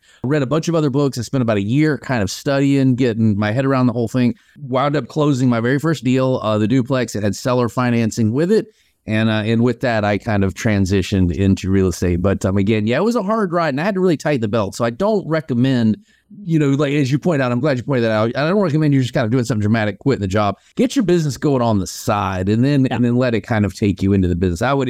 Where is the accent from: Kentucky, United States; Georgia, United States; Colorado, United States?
Georgia, United States; Atlanta; I'm from Atlanta. So I thought, you know, growing up, I'm gonna fly for Delta.